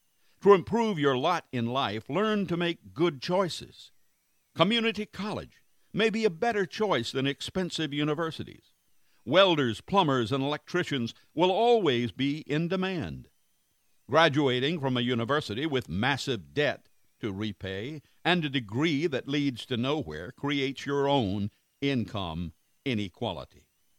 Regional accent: United States; I could never have dreamed of as a poor kid growing up in Wilson County

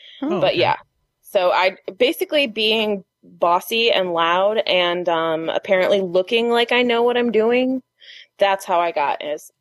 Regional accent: Toledo, Ohio, United States; because he's from Canada and I'm from Toledo, Ohio.

